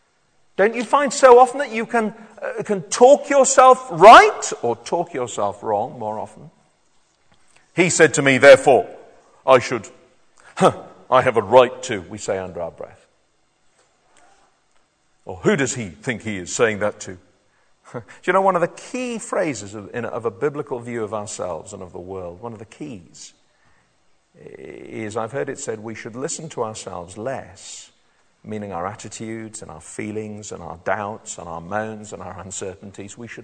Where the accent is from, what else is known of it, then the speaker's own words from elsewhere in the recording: South East England, United Kingdom; When I was a kid growing up in the New Forest, I have keen memories of being warned all the time to be careful of things that can cause fire.